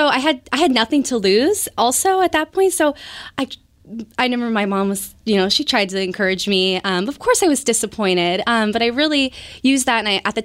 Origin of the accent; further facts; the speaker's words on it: Bonnie Lake, Washington, United States; I grew up in Bonnie Lake, Washington, down south. And my parents still live there, and I love going back to visit. So that's where I grew up and went to high school.